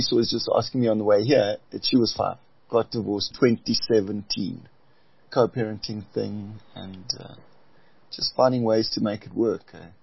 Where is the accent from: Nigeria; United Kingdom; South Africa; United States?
South Africa; Port Elizabeth, Eastern Cape; so I'm from the Eastern Cape, Port Elizabeth.